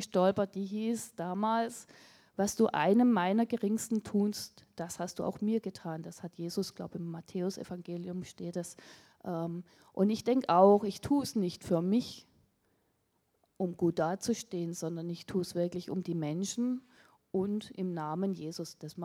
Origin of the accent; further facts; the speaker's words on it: Kieselbronn, Baden-Württemberg, Germany; ich komme aus Kieselbronn, bin seit 28 Jahren verheiratet